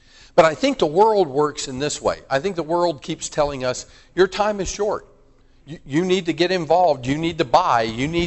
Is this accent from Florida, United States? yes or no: yes; Tampa, Florida, United States; I'm from Tampa, Florida area.